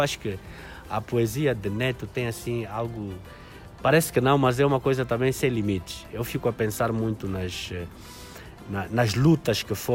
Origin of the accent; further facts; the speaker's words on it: Benguela, Angola; born there; Eu ia dizer que eu nasci em Benguela